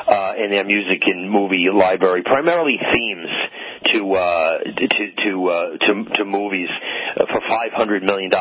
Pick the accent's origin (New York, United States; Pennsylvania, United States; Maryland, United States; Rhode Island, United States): New York, United States; I grew up in New York.